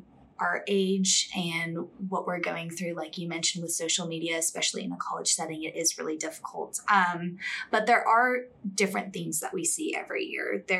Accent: Buffalo, New York, United States; And I'm coming from Buffalo, New York, which is pretty much the land of snow.

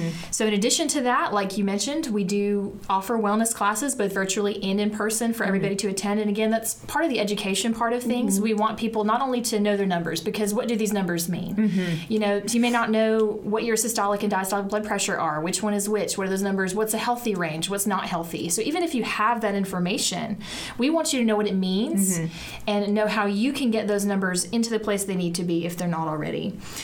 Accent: Toney, Alabama, United States; Small town, Tony, Alabama.

